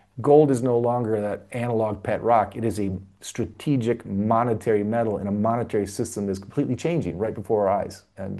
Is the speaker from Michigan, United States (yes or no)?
yes; Stevensville, Michigan, United States; Look, my hometown of Stevensville, Michigan, is also the hometown of David Stockman